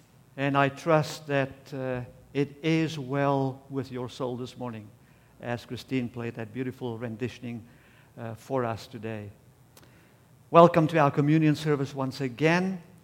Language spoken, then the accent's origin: English; South Africa; So he was my president as a South African.